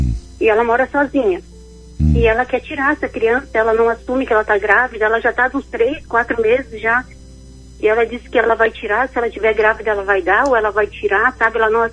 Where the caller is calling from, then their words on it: Camboriú, Santa Catarina, Brazil; Eu falo de Camboriú.